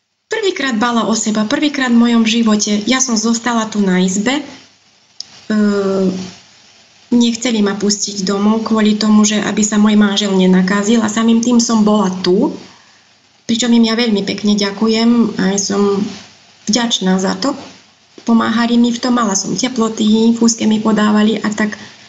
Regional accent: Kovačica, Vojvodina, Serbia; moved away as an adult; now in Slovakia; Prichádzam zo Srbska, ináč som Slovenka, z Kovačice.

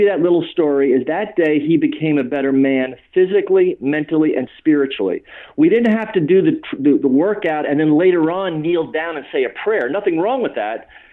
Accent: United States; And I'm thinking, I'm an American, you know.

